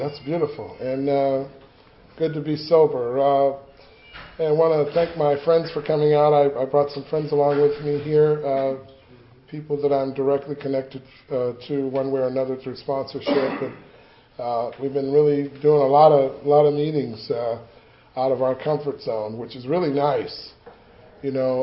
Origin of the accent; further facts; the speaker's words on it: Los Angeles, California, United States; And I grew up in the Jordan Downs housing projects in Watts, which is quite a ways away from here, but I love living in the projects. I love being from Watts.